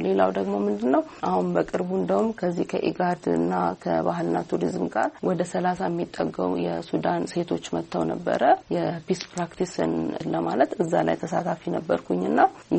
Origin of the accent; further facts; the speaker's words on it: Dire Dawa, Ethiopia; now in Addis Ababa, Ethiopia; ተወልጄ ያደግኩት በድሬዳዋ ከተማ ነው። አዲስ አበባ ከመጣሁ በኋላ በፋሽንና በሞዴሊንግ ኢንዱስትሪ ውስጥ ተሰማራሁኝ።